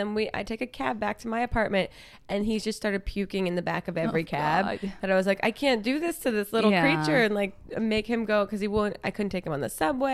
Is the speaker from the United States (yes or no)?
yes; New Jersey, United States; I grew up in South Jersey, across the bridge from Philadelphia, if you're coming in.